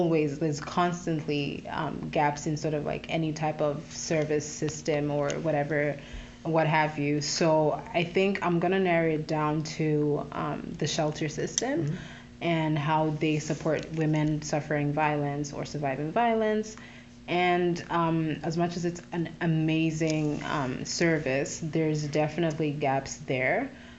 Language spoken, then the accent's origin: English; Zambia; now in Canada; I'm from Zambia, so that's a country in the southern part of Africa. Born and raised there, and I have been in Canada for about 4 years now.